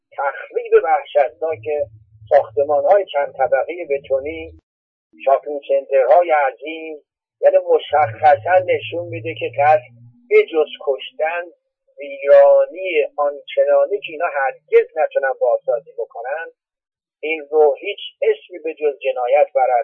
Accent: Iran; من شدیداً معترض این رفتار هستم به عنوان یک ایرانی.

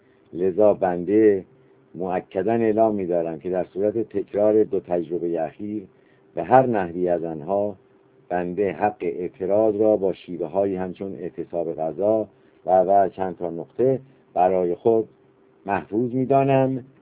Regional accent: Iran; ما هم به عنوان یک ایرانی و یک ایرانی در غربت

